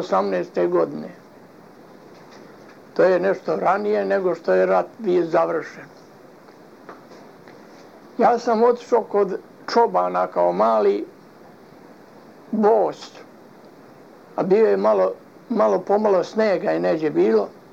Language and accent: Serbian; Gornji Zaluković, Republika Srpska, Bosnia & Herzegovina; born there; Rođen sam u Gornjem Zalukoviku kod Vlasenice.